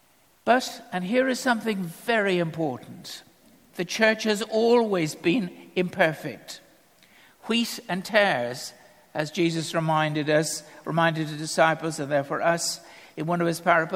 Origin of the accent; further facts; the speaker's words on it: Ireland; I'm Irish. The default position of the Irish is to support any side that's playing against England.